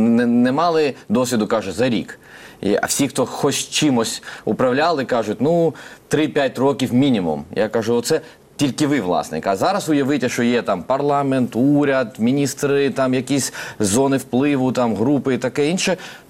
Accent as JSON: {"language": "Ukrainian", "town": "Gagra", "region": "Abkhazia", "country": "Georgia", "also_born_or_lived": "Sochi", "said": "я з Гагри, і від Сочі це скільки там 50 кілометрів. І моя мама, вона була десь між цими двома містами, коли в неї почались пологи. І швидка просто забрала в сочинський роддом."}